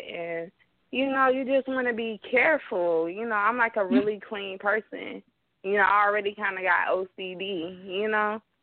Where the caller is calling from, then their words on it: California, United States; Yeah. I'm calling from Cali.